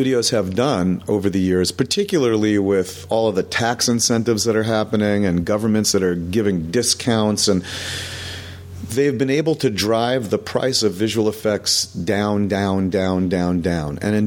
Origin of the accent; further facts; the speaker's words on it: California, United States; you come from Chicago and I come from the Bay Area